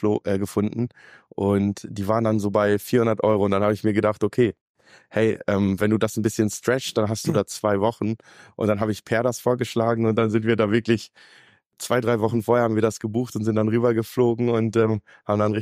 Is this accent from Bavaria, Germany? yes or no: no; Lower Saxony, Germany; Ich komme aus der Nähe von Nienburg an der Weser, aus dem kleinen Ort Gallisbünden mit 200 Einwohnern